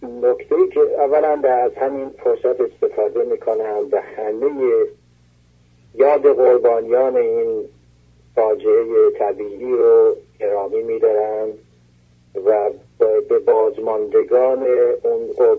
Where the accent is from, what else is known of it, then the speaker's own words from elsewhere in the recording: Azerbaijan, Iran; also born or lived in Tehran; من خودم رو سوگوار میدونم به عنوان یک ایرانی، به عنوان یک آذربایجانی